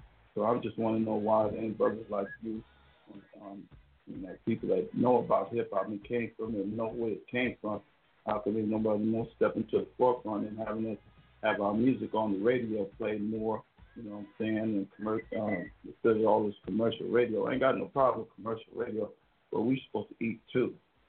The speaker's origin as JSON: {"language": "English", "town": "New York City", "region": "New York", "country": "United States", "tie": "born or raised there", "said": "I'm from New York City. I'm from Brooklyn, New York, man. I'm from where hip-hop started. I'm from the Mecca hip-hop, man. I'm from Brooklyn, New York. You know, grew up there"}